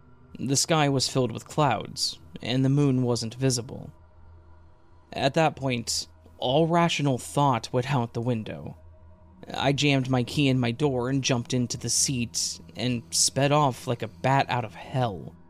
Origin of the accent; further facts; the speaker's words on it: the South, United States; born there; I was born in the South, and while we do get some cold weather, we don't get the half rain, half snow that you guys are plagued with just before Halloween.